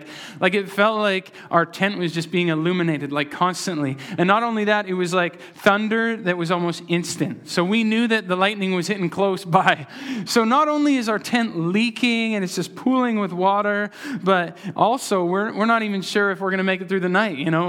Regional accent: Alberta, Canada; And I'm from Alberta, and we went to northern Alberta to Whitecourt.

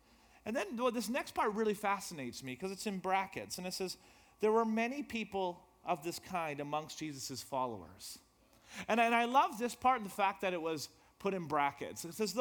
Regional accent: Edmonton, Alberta, Canada; I'm from Edmonton. Our church says hello. We're from West Edmonton Christian Assembly

